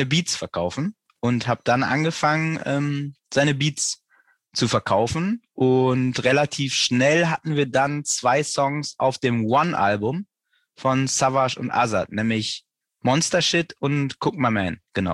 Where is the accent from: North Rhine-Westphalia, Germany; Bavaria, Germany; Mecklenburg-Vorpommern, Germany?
North Rhine-Westphalia, Germany; now in Hamburg, Germany; Ich fange im Jahr 2000 an. Da bin ich nämlich nach Hamburg gekommen. Ich komme eigentlich aus NRW. Bin nach Hamburg gekommen, ganz klassisch zum Jurastudium.